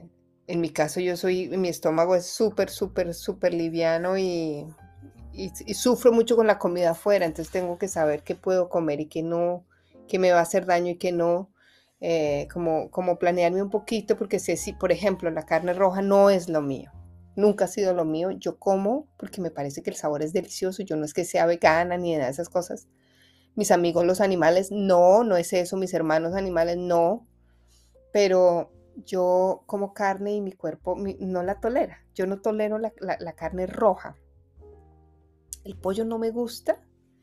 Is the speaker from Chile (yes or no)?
no; Colombia; now in United States; yo siempre he sido una mujer mixta, colombiana, la única colombiana de todos, mi familia, todos nacieron acá, menos yo, y pues ahora vivo acá y soy americana también, tengo las dos nacionalidades.